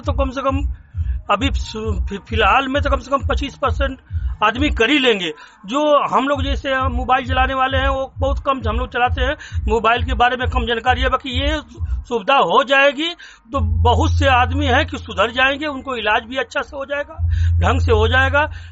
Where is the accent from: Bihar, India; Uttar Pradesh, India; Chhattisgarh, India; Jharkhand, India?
Uttar Pradesh, India; Jalalabad; जलालाबाद का रहने वाला हूँ, जिला गाजीपुर हमारा।